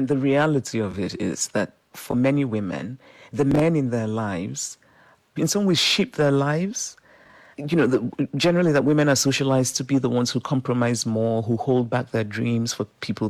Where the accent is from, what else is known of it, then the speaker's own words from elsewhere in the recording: Nigeria; She's from Guinea, I'm Nigerian, she's Muslim, I'm Christian